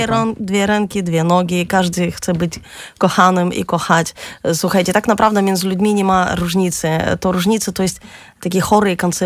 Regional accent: the North, Russia; Polish is a second language; now in Poland; ale urodziłam się na północy Rosji, to można tak powiedzieć, że oczywiście kultura rosyjska to moja.

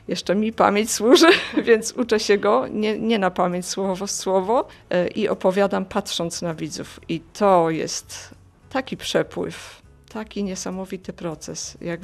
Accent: Warmian-Masurian Voivodeship, Poland; bo jestem z Warmii i cieszę się, że tutaj trafiłam

